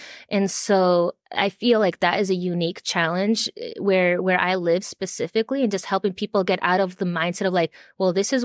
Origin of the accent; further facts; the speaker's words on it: Miami, Florida, United States; now in South Carolina, United States; And I'm not from here. I'm from Miami. So it's a completely different cultural context. But now living in South Carolina